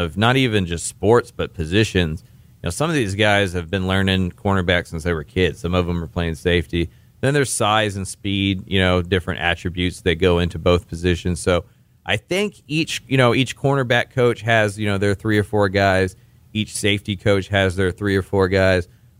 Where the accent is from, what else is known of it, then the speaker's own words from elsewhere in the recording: Houston, Texas, United States; also born or lived in Austin; So I was born in Austin, but I moved to Houston. I lived there between the ages of 4 and 13. So Houston is near and dear to my heart. I consider myself a Houstonian.